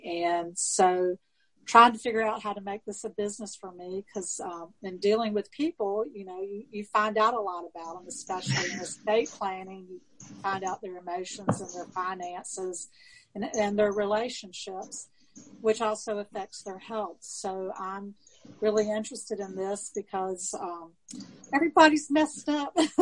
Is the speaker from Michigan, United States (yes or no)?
no; Atlantic Beach, North Carolina, United States; I'm from Atlantic Beach, North Carolina.